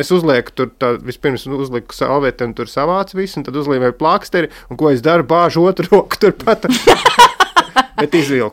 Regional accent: Sigulda, Sigulda Municipality, Latvia; es kā siguldietis

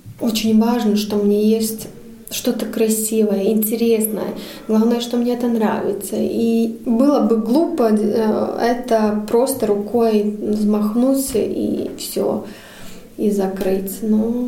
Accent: Bauska, Bauska Municipality, Latvia; now in Riga, Latvia; Я не из Риги, да, я из Бауска, да. Но в Риге уже 25 лет живу, больше, чем в Бауске. В Бауске 20. Прожила. Ну, 19, так где-то.

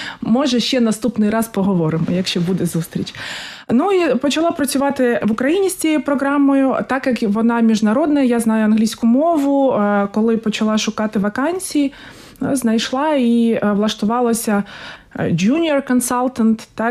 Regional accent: Mariupol, Donetsk Oblast, Ukraine; І так, як ми з Маріуполя, а на час, коли взагалі пройшла перша анексія Криму і пішли ці події у Маріуполі, у Донецьку, ми жили у Донецьку

